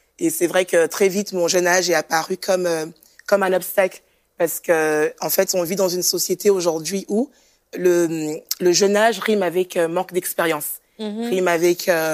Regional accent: Rennes, Brittany, France; je viens de France, précisément de Rennes.

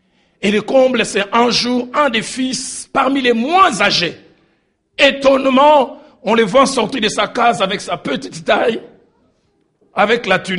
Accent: Kinshasa, DR Congo; Chez moi, à Kinshasa, on dit, non, ça m'oui.

